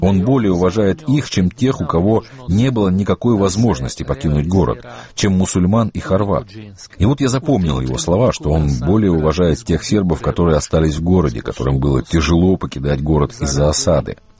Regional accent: Belgrade, Serbia; also born or lived in Slovenia; Мои родители были словенцами, но мы с братом родились в Белграде. Там мы закончили школу, у нас было двуязычное детство, словенское и сербо-хорватское.

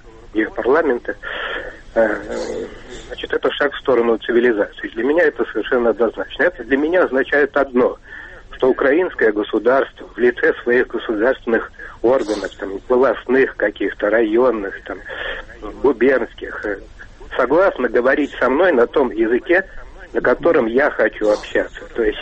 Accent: Moscow, Russia; Добрый день … я из Москвы.

